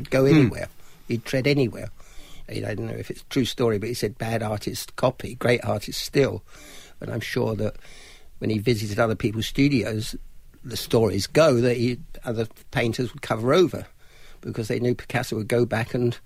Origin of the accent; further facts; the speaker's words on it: London, United Kingdom; I don't know how I came from the East End to do what I did.